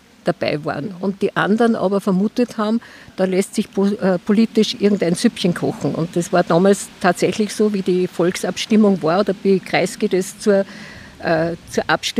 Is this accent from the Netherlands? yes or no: no; Austria; zwar bei uns in Österreich erst um Zeit versetzt